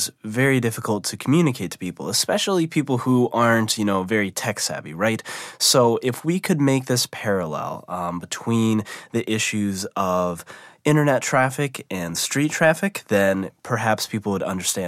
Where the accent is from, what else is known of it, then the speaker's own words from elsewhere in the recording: Midwest, United States; I was born and raised in the Midwest.